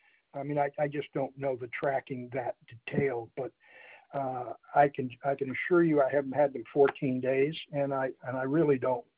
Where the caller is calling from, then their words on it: St. Petersburg, Florida, United States; I'm calling from Florida, St. Petersburg.